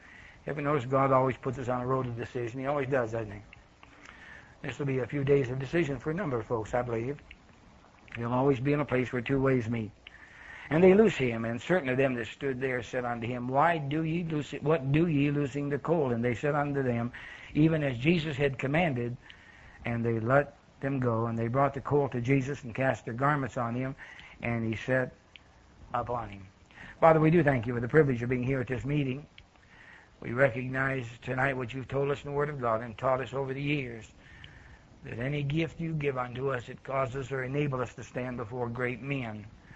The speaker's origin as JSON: {"language": "English", "region": "Pennsylvania", "country": "United States", "said": "Now, I'm really not a Southern. I'm a Yankee. I'm from Pennsylvania."}